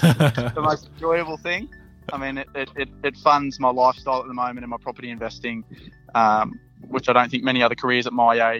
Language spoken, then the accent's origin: English; Wilberforce, New South Wales, Australia; I'm 21 years old and I grew up in Wilberforce, which is a northwest of Sydney.